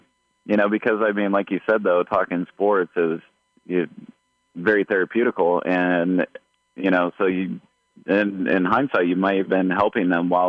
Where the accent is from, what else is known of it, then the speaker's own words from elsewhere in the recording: Ohio, United States; And I said, I'm from Ohio, sir.